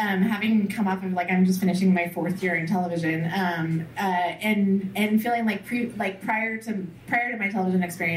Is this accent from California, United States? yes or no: yes; Santa Barbara, California, United States; I grew up in Santa Barbara, and it was, like, just living in a postcard.